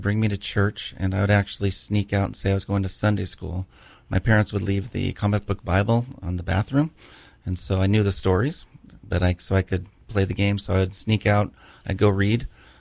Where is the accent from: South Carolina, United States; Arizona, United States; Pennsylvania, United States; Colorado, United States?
Arizona, United States; Tucson; also born or lived in San Clemente; I grew up in Southern California, a town called San Clemente. And then, but my formative years, I was moved, we moved to Tucson, Arizona, down towards the frontier, to the border of Mexico.